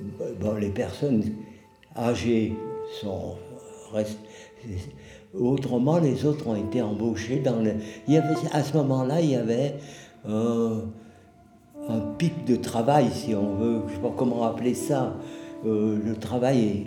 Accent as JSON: {"language": "French", "town": "Annecy", "region": "Auvergne-Rhône-Alpes", "country": "France", "tie": "born there", "accent": "Savoyard", "said": "je vais avoir 91 ans cette année. Je parle comme à la Savoie. Hein. Ah ben, je suis né à Annecy."}